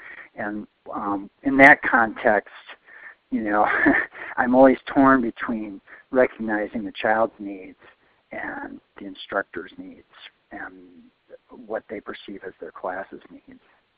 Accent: Wisconsin, United States; from Wisconsin.

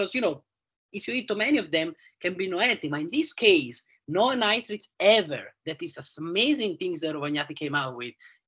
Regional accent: Italy; accent: Italian; English is a second language; Thank you for having me with my funny Italian accent.

